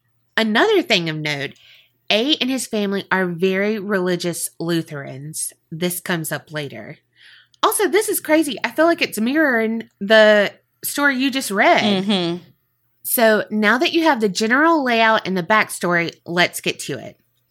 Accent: Iowa, United States; We're from Iowa, so those aren't quite as common around here.

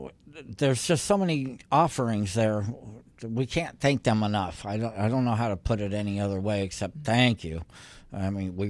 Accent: Granada Hills, California, United States; also born or lived in Roanoke, Virginia; I was born in Virginia, Roanoke, Virginia, but I was raised in Granada Hills in the valley here.

